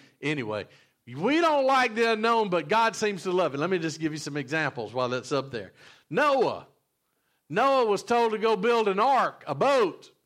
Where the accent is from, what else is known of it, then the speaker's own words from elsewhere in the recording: Georgia, United States; I remember when I flew into Baton Rouge. I grew up in Georgia